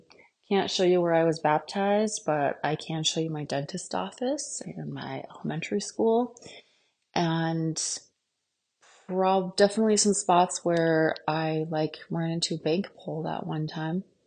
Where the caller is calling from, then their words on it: Montana, United States; I'm calling from Montana